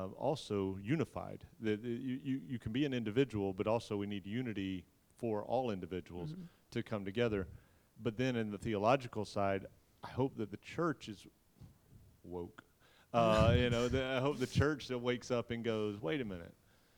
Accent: Atlanta, Georgia, United States; I grew up growing up in Atlanta in the late 70s, early 80s as just a little kid.

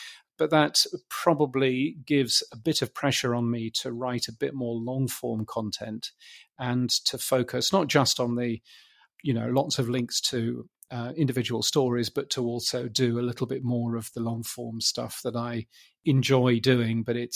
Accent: United Kingdom; now in Australia; I'm a Brit, as you can tell from this excellent accent. I live in Australia.

